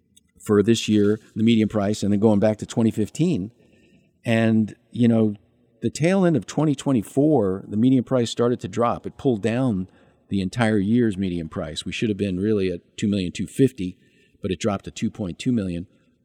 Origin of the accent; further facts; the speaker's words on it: New York, United States; moved away as an adult; now in Santa Barbara, United States; I immigrated from New York.